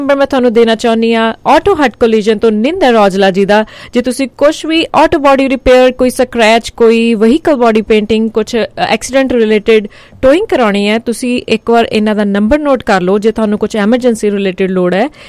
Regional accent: Moga, Punjab, India; ਸਾਡੀ ਜਦੋਂ ਗਲੀ ਸੀ ਨਾ, ਮੈਂ ਮੋਗੇ ਦੀ ਹਾਂ

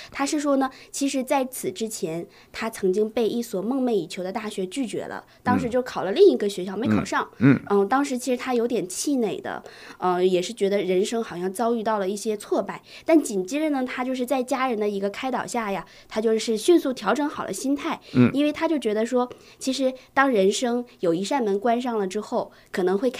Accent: China; 毕竟我刚刚从大陆过来的嘛

